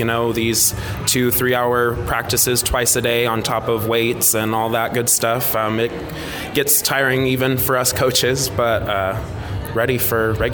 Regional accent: Lamar, Colorado, United States; I'm actually from Lamar, Colorado. I graduated high school in 2019.

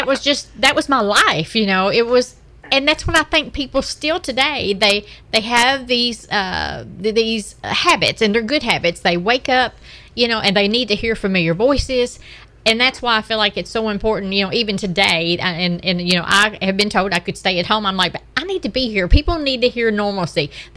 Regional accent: Princeton, Kentucky, United States; every day when I grew up in Princeton, Kentucky, of course, I was born in 1956.

